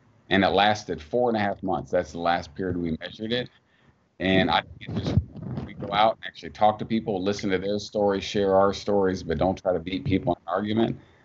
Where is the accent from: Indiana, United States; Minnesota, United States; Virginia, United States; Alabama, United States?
Indiana, United States; Like, I grew up in Southern Indiana. No surprise to me or any of the organizers.